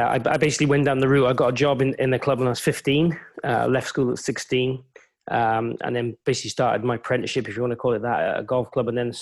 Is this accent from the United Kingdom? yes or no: yes; Wales, United Kingdom; because I'm a Welsh guy